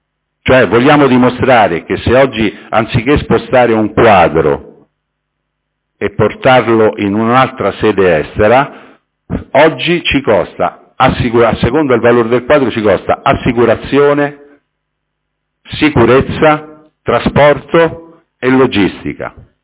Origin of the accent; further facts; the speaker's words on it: Rome, Lazio, Italy; io lo dico da romano, ma la conosco ormai da qualche anno